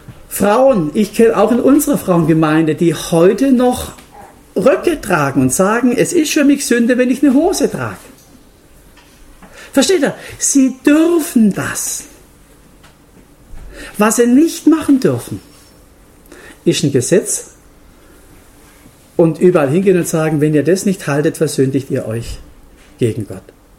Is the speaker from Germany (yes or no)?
yes; Germany; Du bist in Luxemburg und ich bin Deutscher, auch dort gewesen.